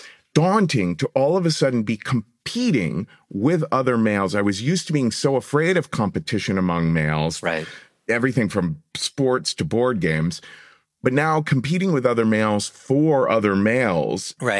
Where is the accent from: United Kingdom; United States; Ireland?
United States; Ohio; when I was growing up in Ohio, I was just always fantasizing